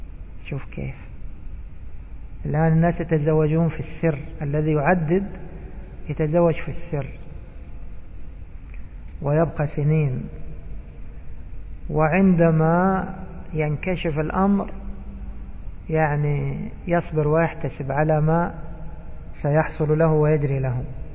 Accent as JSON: {"language": "Arabic", "country": "Egypt", "said": "نحن عندنا في بلادنا مصر نفعل هكذا لكثرة الناس"}